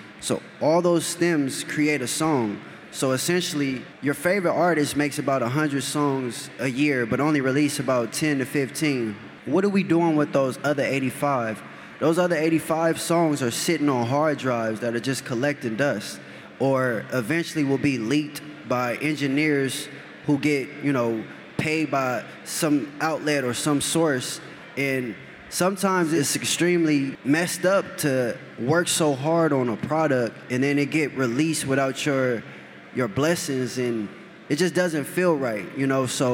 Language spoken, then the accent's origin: English; Diamond Bar, California, United States; one of my best friends from my hometown, Diamond Bar